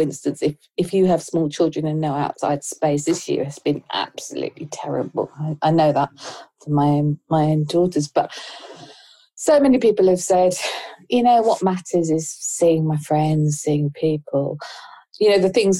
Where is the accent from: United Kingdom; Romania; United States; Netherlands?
United Kingdom; Ipswich, East of England; born there; But I wasn't adopted. I was born in Ipswich. I hated it. I didn't fit in.